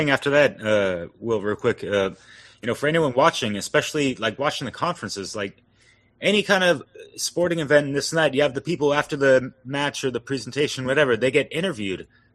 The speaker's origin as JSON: {"language": "English", "region": "California", "country": "United States", "said": "I'm from Northern California and, yeah, I got a friend in Oregon."}